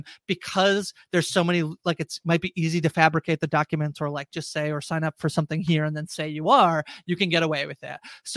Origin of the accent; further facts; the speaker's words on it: Canada; I'm Canadian